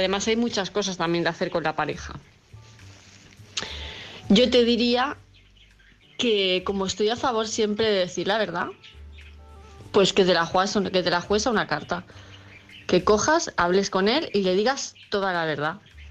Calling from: Palma, Balearic Islands, Spain; de Palma de Mallorca.

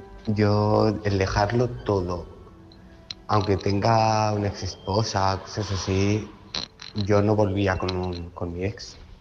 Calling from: Valencia, Valencian Community, Spain; de Valencia.

